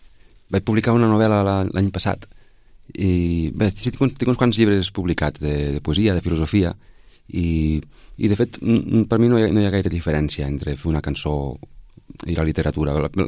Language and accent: Catalan; Flix, Catalonia, Spain; Soc de Flix, jo. Ahà. D'aquí la Voreta.